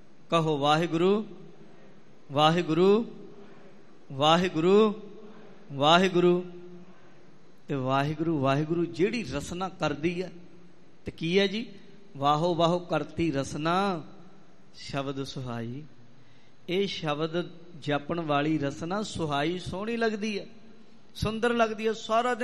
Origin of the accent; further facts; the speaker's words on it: Punjab, India; born there; ਅਸੀਂ ਪੰਜਾਬ ਦੀ ਧਰਤੀ 'ਤੇ ਜੰਮੇ, ਸਾਡੇ 'ਤੇ ਬਖਸ਼ਿਸ਼ ਕੀਤੀ, ਅਸੀਂ ਸਿੱਖਾਂ ਦੇ ਘਰ ਜੰਮੇ